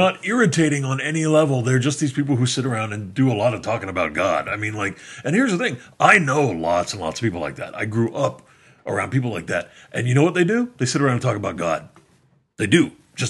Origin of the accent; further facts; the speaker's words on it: Texas, United States; I'm from Texas. I'm a Baptist from Texas.